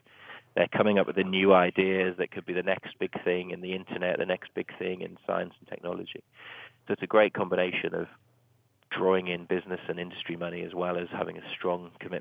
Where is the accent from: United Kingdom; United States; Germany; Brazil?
United Kingdom; I mean, I always get struck as a Brit, as a Westerner, that the commitment and respect for education in Korea is just incredible.